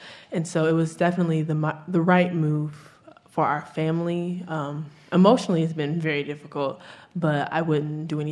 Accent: Flint, Michigan, United States; Still to this day, when people hear that I'm from Flint, the first question they ask is, you know, how's the water?

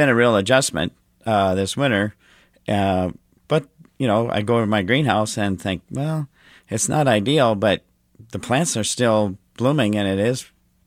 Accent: North Dakota, United States; I'm from North Dakota.

